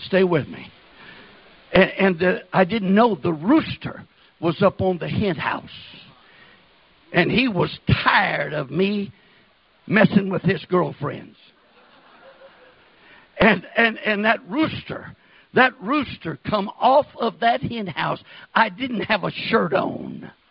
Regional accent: Texas, United States; one time when I was born and raised in West Texas in my formative years. We lived way out in the country.

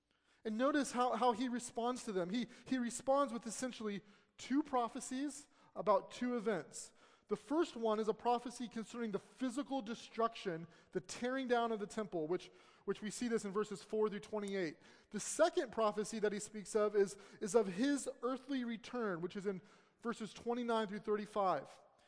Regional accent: Seattle, Washington, United States; I remember the first time as a kid growing up in Seattle, downtown, and I was underneath the Space Needle, and I was looking up.

